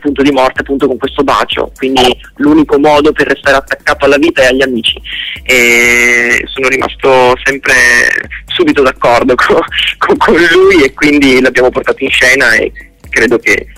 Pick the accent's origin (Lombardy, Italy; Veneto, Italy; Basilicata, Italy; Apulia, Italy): Veneto, Italy; Verona; born there; io sono nato a Verona e vivo a Verona